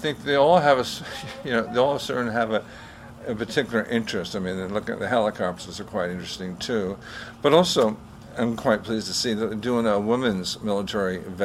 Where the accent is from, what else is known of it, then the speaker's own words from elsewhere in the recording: Cape Canaveral, Florida, United States; I'm from Cape Canaveral. I love the rocket launches there.